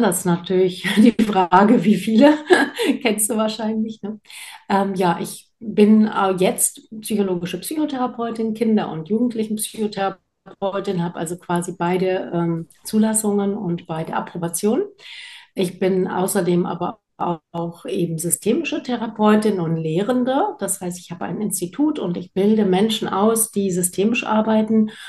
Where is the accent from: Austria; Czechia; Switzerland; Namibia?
Namibia; also born or lived in Hamburg; now in Wendeburg, Germany; Also ich habe früher mal in Hamburg gelebt. Ich bin in Namibia geboren und aufgewachsen. Also bin schon eine Menge rumgekommen in der Welt. Aber jetzt lebe ich in einem recht beschaulichen Ort in Wendeburg. Das ist in der Nähe von Braunschweig